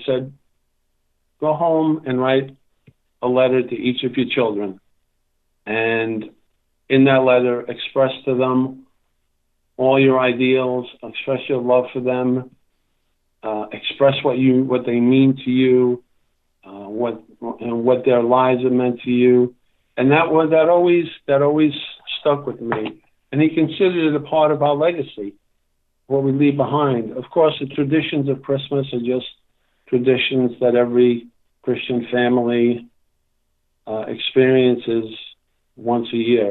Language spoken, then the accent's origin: English; Queens, New York, United States; I was born and raised in Queens and moved out here as when I was about 18 or 19 years old as a freshman at St. John's.